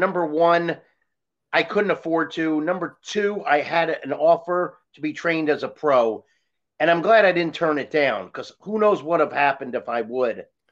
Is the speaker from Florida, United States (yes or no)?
yes; Florida, United States; I mean, I'm from Florida. It's really good on my body, the heat and so forth